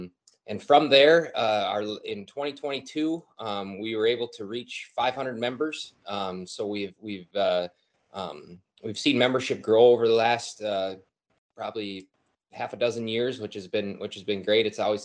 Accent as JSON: {"language": "English", "town": "Glenwood", "region": "Minnesota", "country": "United States", "said": "I'm from Glenwood, Minnesota."}